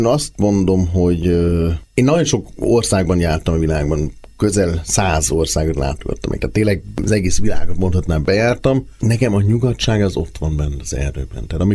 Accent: Germany; Falun nőttem fel, vagy vidéken Németországban, tehát mi nagyon közvetlen a természettel nőttünk fel

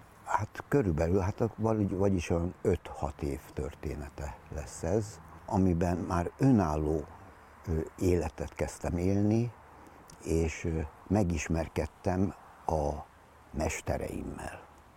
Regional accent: Budapest, Hungary; born there; vidékről érkeztem, vidéki kollégista is voltam, és felfedeztem Budapestet, a szülővárosomat is újból

